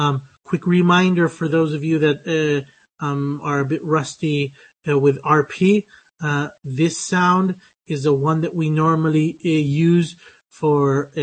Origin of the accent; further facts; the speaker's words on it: West Coast, United States; now in Spain; I speak American English because I'm American, but I'm from the West Coast and I've lived in Spain for a very long time. So my English has lost some of its initial traits.